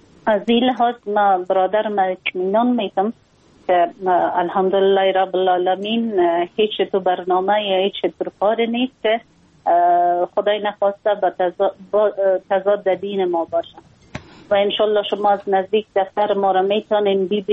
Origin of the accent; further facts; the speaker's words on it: Afghanistan; ما یک خانم مسلمان هستم، از افغانستان هستم